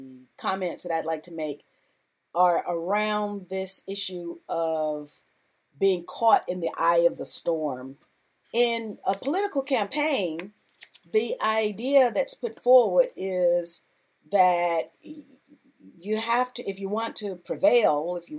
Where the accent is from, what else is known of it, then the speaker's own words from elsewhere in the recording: Georgia, United States; He was from Alabama, I was from Georgia.